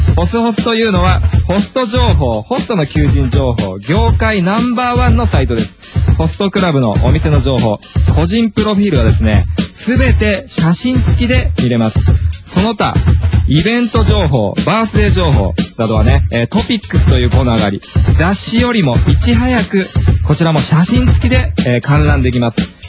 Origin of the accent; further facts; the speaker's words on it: Saitama, Japan; 僕のね、地元埼玉のね、仲間が今日やってきてくれました。